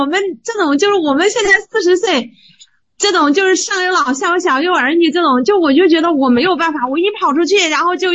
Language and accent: Chinese; Zhengzhou, Henan, China; 我是郑州的